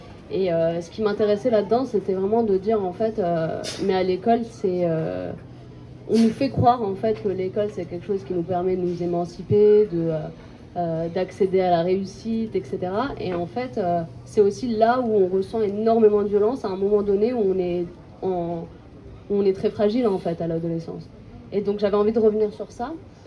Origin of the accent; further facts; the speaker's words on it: Clichy-sous-Bois, Île-de-France, France; je viens de Clichy-sous-Bois et je suis pas la personne que vous pensez que je suis.